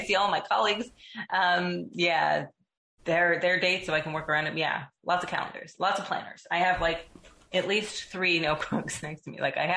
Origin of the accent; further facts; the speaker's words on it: Texas, United States; You know, I was born and raised in Texas.